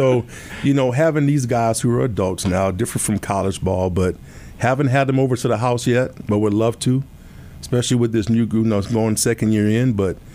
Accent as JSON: {"language": "English", "region": "Louisiana", "country": "United States", "said": "I'm from South Louisiana, so we kind of laid back. We have a good time, right?"}